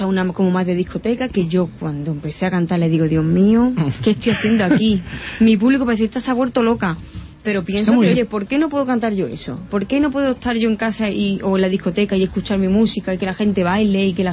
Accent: Andalusia, Spain; que son boleros y coplas de toda la vida, que yo soy andaluza.

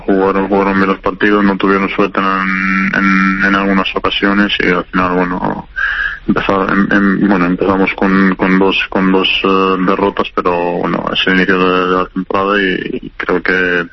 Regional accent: Serbia; now in Spain; soy de Serbia, nacido allí, pero España siento como mi país también.

